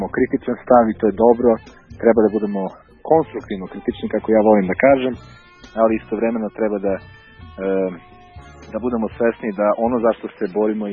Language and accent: Serbian; Serbia; now in Canada; ja živim u Kanadi, sa svojih 16 godina sam imao potrebu da objasnim ljudima kada me pitaju odakle si, pa ja kažem iz Srbije